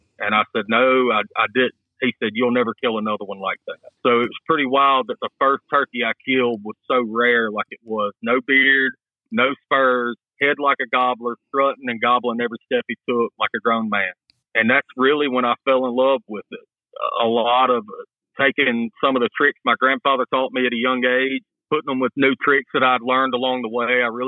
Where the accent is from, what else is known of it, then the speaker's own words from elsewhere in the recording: Tuscaloosa, Alabama, United States; So I'm from Tuscaloosa, Alabama. You know, grew up playing baseball.